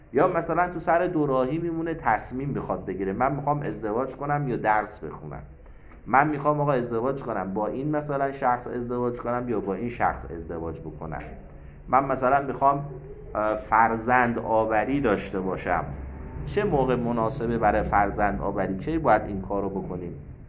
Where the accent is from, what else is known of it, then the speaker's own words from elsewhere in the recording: Iran; بله من ترک هستم